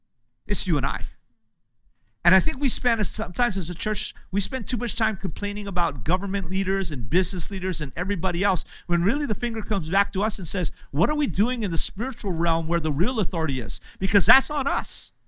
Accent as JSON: {"language": "English", "country": "United States", "said": "maybe this is just because I come from America."}